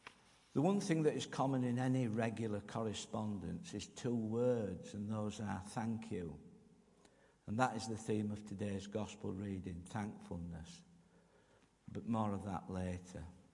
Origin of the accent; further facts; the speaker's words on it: Wales, United Kingdom; I'm from Wales. I don't know if people realise that. We don't call our mothers mum, we call them mam.